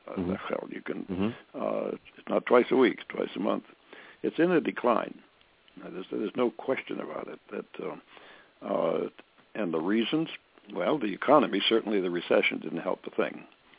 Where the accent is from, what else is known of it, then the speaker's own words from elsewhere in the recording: California, United States; I'm from California, and I saw at least in Monterey Peninsula at least 3 $30 million courses